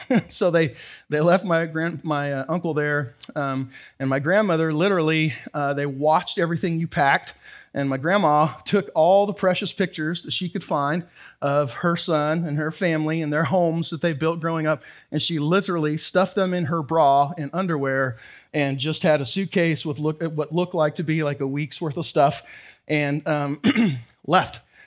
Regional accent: Canada; I'm Canadian.

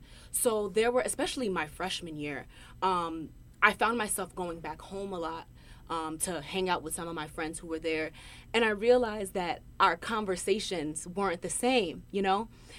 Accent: New Brunswick, New Jersey, United States; when I would tell people, oh, I'm from New Brunswick, I'll get the, oh, right? And that silence.

